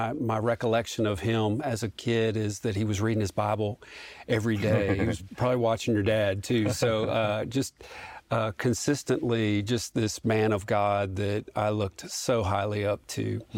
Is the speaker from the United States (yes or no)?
yes; Louisiana, United States; growing up in Louisiana, I went to New Orleans to Ochsner Clinic